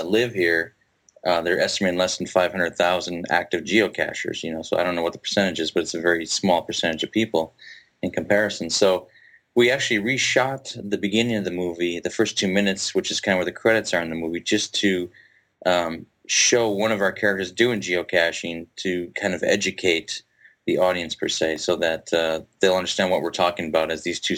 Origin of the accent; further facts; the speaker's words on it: Minnesota, United States; I would say a third of the audience was people that I knew up here because I'm from Minnesota.